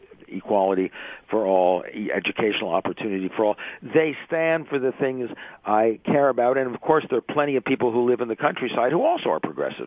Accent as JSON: {"language": "English", "region": "New York", "country": "United States", "tie": "born there", "said": "I was born in New York, so let's let New York rule the world."}